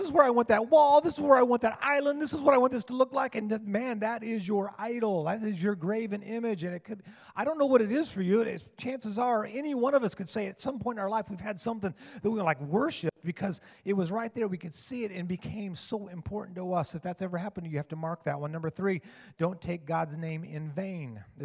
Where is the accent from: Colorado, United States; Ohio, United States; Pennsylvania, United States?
Colorado, United States; Denver; I grew up in Denver, so I'm a Broncos fan.